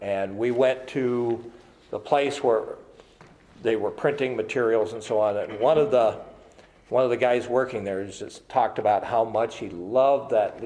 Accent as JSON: {"language": "English", "region": "Nebraska", "country": "United States", "said": "And we said, well, we're from Nebraska."}